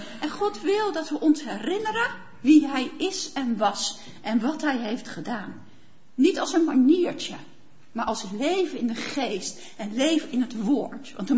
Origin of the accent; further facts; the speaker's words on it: Netherlands; Nou kunnen we denken als Nederlanders, straks gaat regenen, doen we niets, we bouwen hem toch maar dicht.